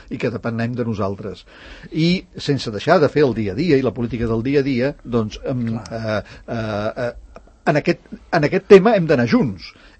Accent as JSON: {"language": "Catalan", "region": "Catalonia", "country": "Spain", "said": "som genèticament com a catalans"}